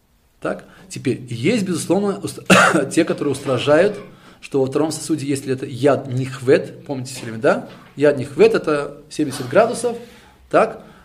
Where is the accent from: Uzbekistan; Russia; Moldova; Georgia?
Uzbekistan; Tashkent; Я из Ташкента.